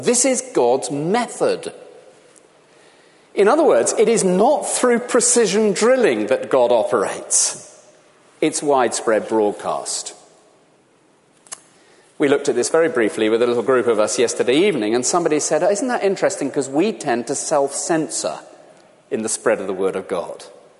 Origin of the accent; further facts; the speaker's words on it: South West England, United Kingdom; As a young boy growing up in the West Country, we had various implements on our very antiquated little farm